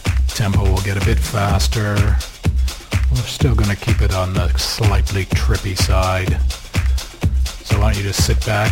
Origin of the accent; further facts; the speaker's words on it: Vancouver, British Columbia, Canada; And of course, as I mentioned … from my hometown, Vancouver, with … playing out in the background.